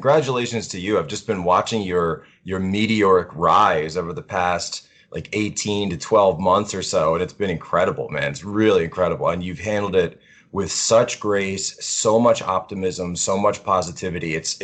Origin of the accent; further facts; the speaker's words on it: Philadelphia, Pennsylvania, United States; Originally from Philadelphia, Pennsylvania area.